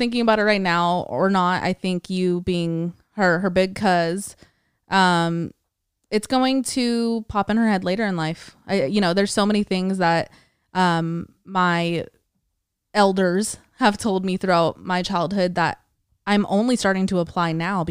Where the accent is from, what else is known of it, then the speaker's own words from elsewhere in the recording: California, United States; We grew up in the East Bay.